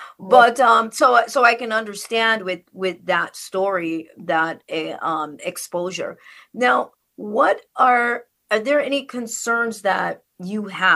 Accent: Westmoreland, Jamaica; born there; I was born in Jamaica, in Westmoreland, in an area where it was very forest, you know, it's very forest-like, very much so, you know, so it's raining all the time.

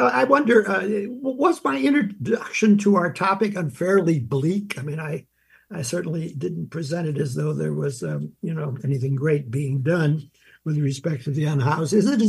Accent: Detroit, Michigan, United States; I grew up in Detroit, Michigan, and at that time in Detroit, there were a hell of a lot of folks who would have been living in those tent cities we see all over our town

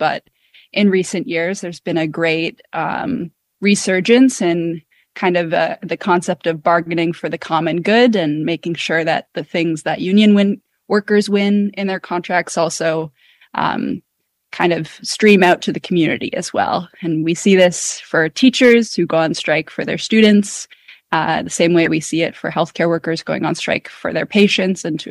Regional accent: Canada; now in Los Angeles, United States; I live in Los Angeles, which is a great union town. And I'm originally from Canada

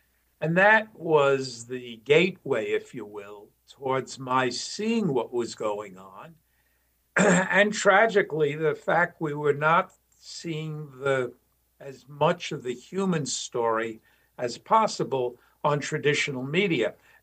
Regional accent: New York, United States; I'm a New Yorker. I'm a New York Jew, which is a particular subset of New Yorkers and Jews.

